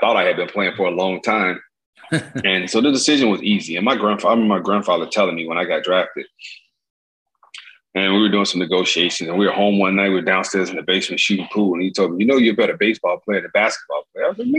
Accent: Gary, Indiana, United States; Gary was a steel mill city. I think we had three or four steel mills when I was growing up. Since then, I think all have closed except for one, which is U.S. Steel. I just, you know, just a typical Midwest city where, you know, blue collar, everybody's working

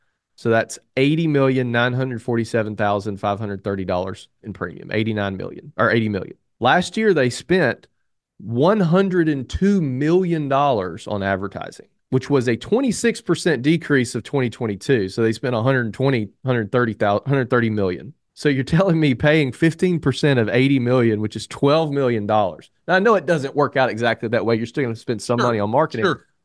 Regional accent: Alabama, United States; I mean, I'm an idiot and I'm from Alabama

